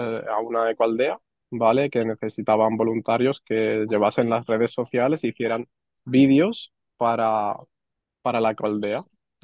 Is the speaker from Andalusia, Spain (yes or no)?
yes; Málaga, Andalusia, Spain; now in Lausanne, Switzerland; Justamente porque yo vengo de Málaga y no estoy muy acostumbrado a ciudades muy grandes